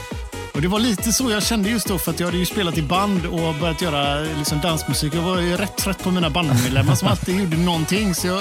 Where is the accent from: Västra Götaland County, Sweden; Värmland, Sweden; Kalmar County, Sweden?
Västra Götaland County, Sweden; Gothenburg; Vi var från Göteborg och vi gled upp i Stockholm här.